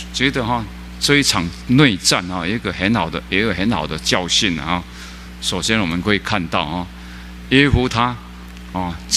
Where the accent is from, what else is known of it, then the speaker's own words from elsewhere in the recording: Chiayi County, Taiwan; 那个都是嘉义的人啊，讲话口音是一样啊，所以我去了他们就认出来了啊